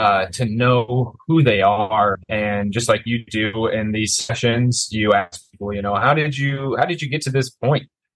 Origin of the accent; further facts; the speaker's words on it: Omaha, Nebraska, United States; I am originally from Omaha, Nebraska, and went to school there at the University of Nebraska.